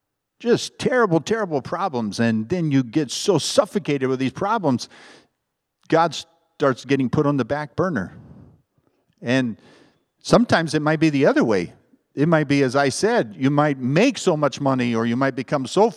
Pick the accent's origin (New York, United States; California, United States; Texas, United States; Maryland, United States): California, United States; I mentioned that I come from the San Joaquin Valley. It has the deepest topsoil in the United States.